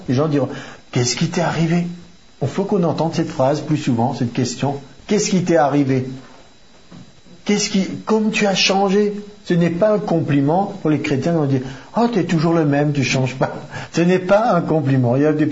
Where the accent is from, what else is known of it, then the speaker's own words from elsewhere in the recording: France; J'ai dit, j'ai pas besoin de tellement de place. Je suis un Français moyen.